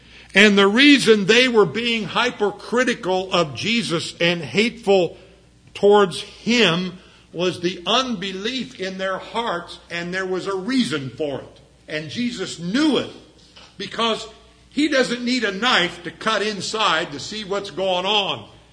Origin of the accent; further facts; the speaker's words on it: Ireland; I'm Irish, but I don't really believe in leprechauns.